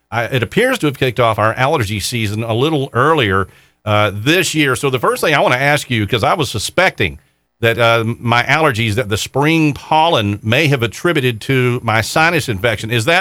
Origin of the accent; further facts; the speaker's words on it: the Carolinas, United States; I've been living here for 30 years. Born and raised in the Carolinas